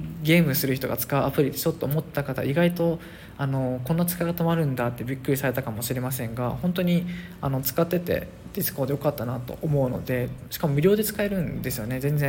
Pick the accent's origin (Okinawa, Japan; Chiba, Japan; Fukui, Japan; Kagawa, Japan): Okinawa, Japan; 僕が沖縄出身で彼女がインドネシア出身なので、年に1回は沖縄にも行くしインドネシアにも行くんですね。